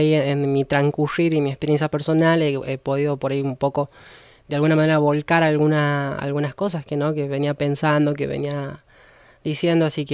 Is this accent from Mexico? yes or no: no; Andalgalá, Catamarca, Argentina; La primera vez fue en Andalgalá, yo soy de Andalgalá y ahí estuve a cargo también del taller de teatro municipal.